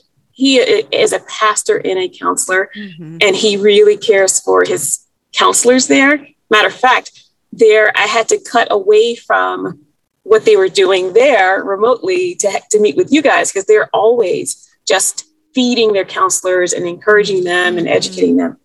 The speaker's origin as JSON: {"language": "English", "region": "South Carolina", "country": "United States", "tie": "born or raised there", "lives_now": "California, United States", "said": "and I grew up in South Carolina, all of my family's there. I only came out to California to go to the master's college"}